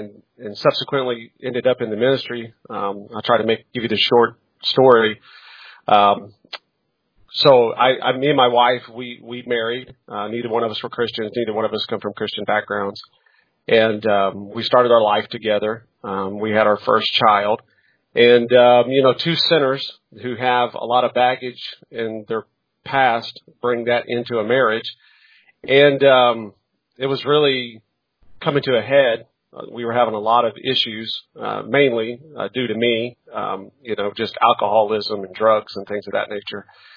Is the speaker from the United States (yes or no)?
yes; Indianapolis, Indiana, United States; born there; now in Knightstown, United States; I was born in Indianapolis, Indiana. Me and my family now live in Knightstown, Indiana.